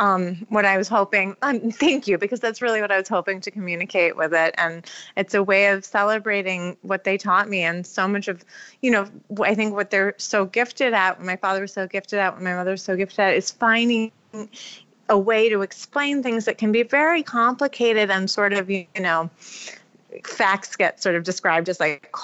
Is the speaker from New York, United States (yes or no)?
yes; Ithaca, New York, United States; I grew up in Ithaca in upstate New York, but we would go down to the city quite often